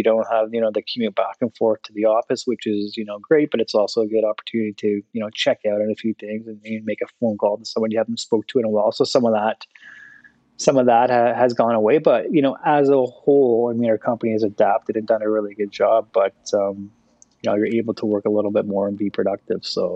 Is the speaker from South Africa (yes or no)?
no; Ottawa, Ontario, Canada; born there; as a youngster, I, you know, was born in Ottawa and I, you know, spent some time in Ottawa